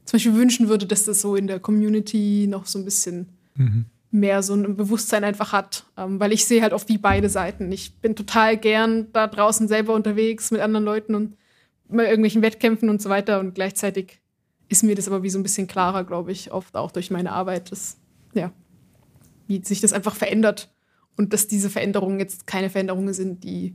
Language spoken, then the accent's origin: German; Germany; now in Zurich, Switzerland; also ich komme aus Deutschland, lebe aber schon seit inzwischen 11 Jahren in der Schweiz und seit 2017 in Zürich.